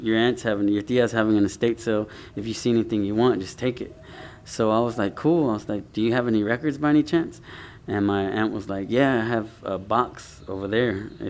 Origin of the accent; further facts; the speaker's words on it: Houston, Texas, United States; I mean, I'm from Houston, so I couldn't help but being into like screw music.